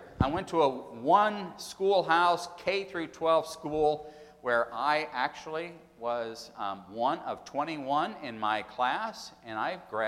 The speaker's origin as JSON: {"language": "English", "town": "Chautauqua", "region": "New York", "country": "United States", "tie": "born or raised there", "said": "I grew up in Chautauqua, and it was a great place to grow up because in the summertime, the population went from 300 to 30,000."}